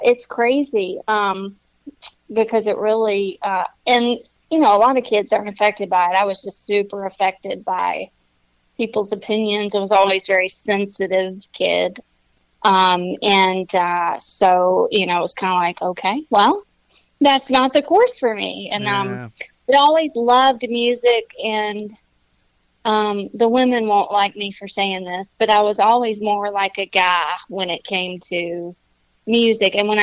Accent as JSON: {"language": "English", "town": "Nashville", "region": "Tennessee", "country": "United States", "tie": "born or raised there", "said": "I mean, people say I'm from Nashville, I'm actually from there, so."}